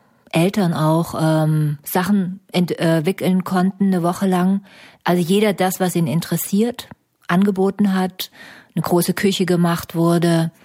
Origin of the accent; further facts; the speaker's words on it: Stuttgart, Baden-Württemberg, Germany; das ist ja schon so ein schwäbischer Name, ne? Also ich komme auch aus dem Schwabenlande, bin in Stuttgart groß geworden als Kommunistenkind in den 60er Jahren